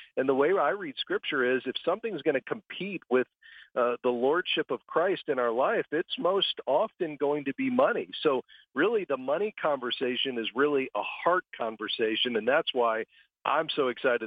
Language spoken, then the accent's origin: English; Florida, United States; I grew up in South Florida, so just south of where most of your listeners are hearing our broadcast today.